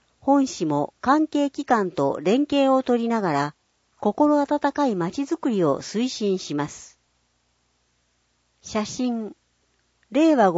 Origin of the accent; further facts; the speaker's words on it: Christchurch, Canterbury, New Zealand; ガーデンシティ、田園都市として知られる私の故郷、クライストチャーチ市には、たくさんの種類の花が鑑賞できる広い公園や庭園があり